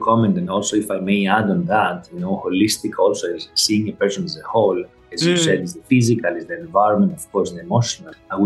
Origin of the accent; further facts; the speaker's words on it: Greece; English is a second language; now in Qatar; we moved from Greece, where we were born and grew up and raised. We moved to Qatar like 10, almost 11 years ago, my family.